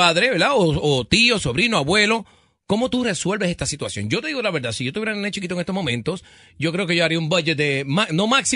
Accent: Puerto Rico; now in United States; En mi país, Puerto Rico, yo sé que no es aquí, allá durante todo el mes de mayo se celebra el mes nacional de la radio.

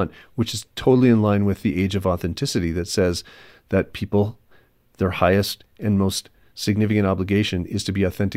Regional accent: Canada; I'm from Canada.

